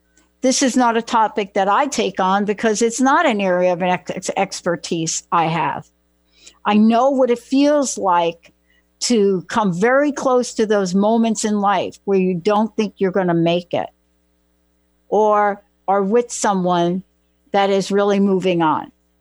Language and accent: English; United States; Better yet, some of the potholes, because I'm from New York and New Jersey, and we know a lot about potholes.